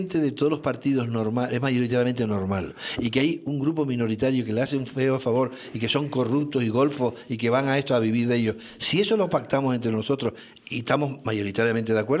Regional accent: Canary Islands, Spain; Yo que soy de Lanzarote, por decirlo así, soy un piojo pegado desde hace 50 años en Lanzarote.

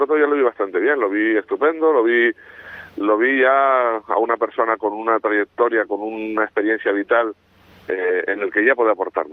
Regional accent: Tacoronte, Canary Islands, Spain; que soy vecino de él prácticamente porque soy de Tacoronte

